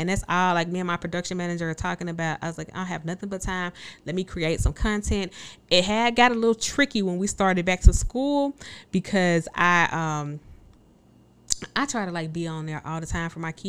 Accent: Chicago, Illinois, United States; born there; also born or lived in Atlanta / Mississippi; I was born in Chicago.

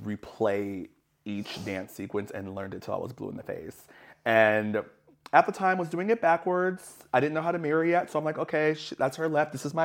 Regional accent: Seattle, Washington, United States; I grew up here in Seattle, born and raised.

